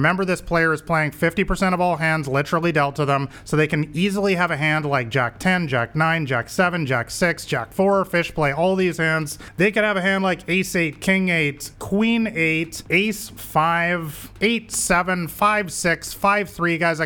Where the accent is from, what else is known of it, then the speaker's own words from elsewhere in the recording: Canada; I'm from Canada, so you might already assume that I'm a big hockey fan